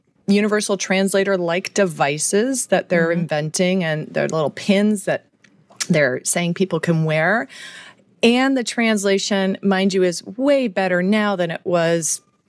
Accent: Ontario, Canada; I am a Canadian born and raised, so spent 30 years of my life in Canada, in Ontario.

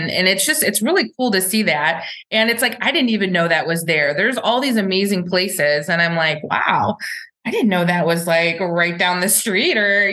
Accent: Cleveland, Ohio, United States; now in Columbus, United States; I mean, I came from Cleveland, so there's a turnover there too. I mean, I am, you know, the CLE is pretty awesome. But Columbus, it really is home to me.

